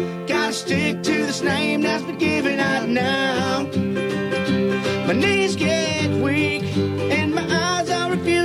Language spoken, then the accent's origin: English; Lafayette, Louisiana, United States; also born or lived in Austin; Yeah, I was born and raised in Lafayette, and at some point Andrew and I moved up to Austin. I spent 20 years there. He's still there. We're South Louisiana boys. Lafayette boys